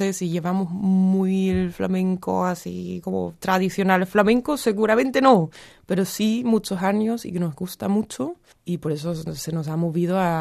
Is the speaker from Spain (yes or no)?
no; Germany; Spanish is a second language; Bueno, yo que soy la alemana